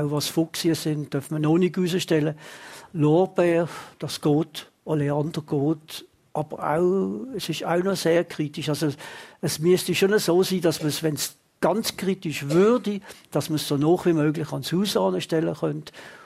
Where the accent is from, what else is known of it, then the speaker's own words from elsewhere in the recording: Basel-Stadt, Switzerland; ich bin auf der Breite aufgewachsen.